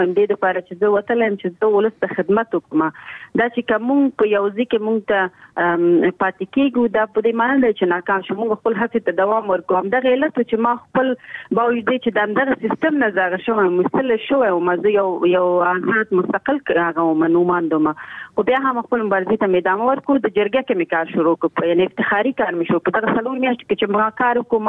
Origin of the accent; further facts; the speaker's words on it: Nangarhar, Afghanistan; ځکه چې مونږ دواړه د ننګرهار یو